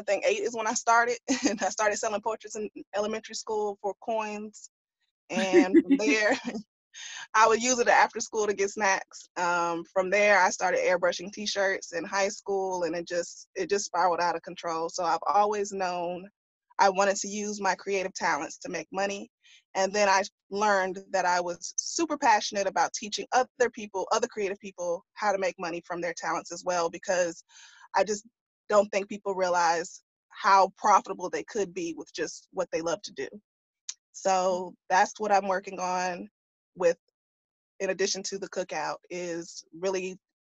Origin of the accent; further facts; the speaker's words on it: Atlanta, Georgia, United States; because I was born and raised in Atlanta. I was born and raised around Black people.